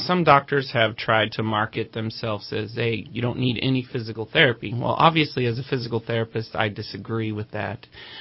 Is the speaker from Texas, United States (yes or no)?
no; Redding, California, United States; Well, most people would know I've grown up here, born and raised.